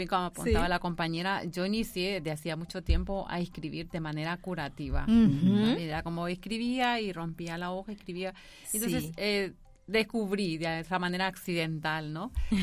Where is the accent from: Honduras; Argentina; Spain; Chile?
Honduras; Tegucigalpa, Francisco Morazán; born there; soy hondureña de origen. Nací en la capital, Tegucigalpa.